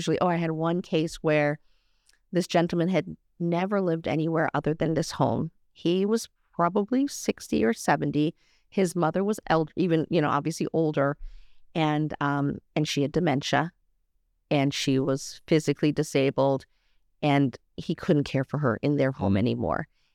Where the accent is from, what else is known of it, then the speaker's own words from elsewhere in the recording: New York, United States; also born or lived in California; now in Chicago, United States; I grew up in New York and I moved first to California, then to Chicago.